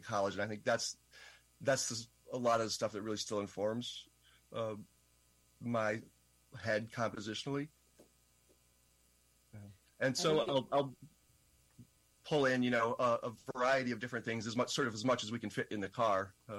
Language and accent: English; Michigan, United States; I grew up in Michigan, so it's a band program, very few orchestral things.